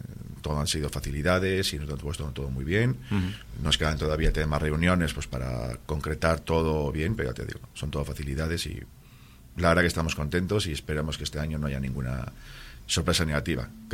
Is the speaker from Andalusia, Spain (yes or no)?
no; Laredo, Cantabria, Spain; los que somos de Laredo